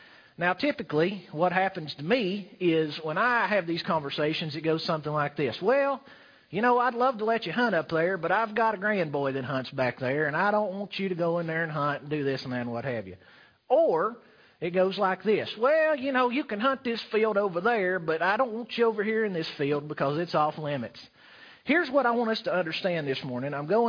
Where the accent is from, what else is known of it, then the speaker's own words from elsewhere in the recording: the South, United States; I, as you probably have figured out, was born and raised in the South. I was born in the South. I will die in the South.